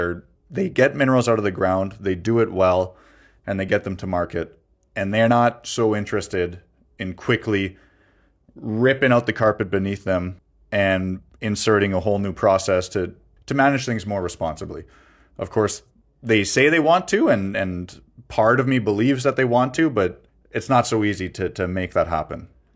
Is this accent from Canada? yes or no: yes; Canada; I'm from Canada. This happens in Canada.